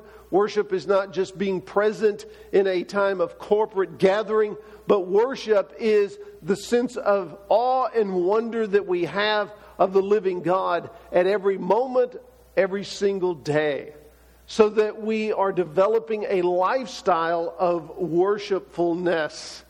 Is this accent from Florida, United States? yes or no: no; Texas, United States; I think it's something I picked up from growing up in Texas.